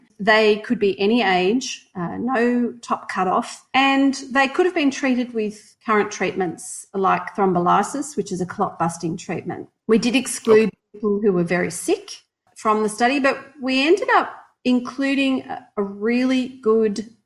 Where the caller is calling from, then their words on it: Melbourne, Victoria, Australia; I'm in Melbourne, Australia.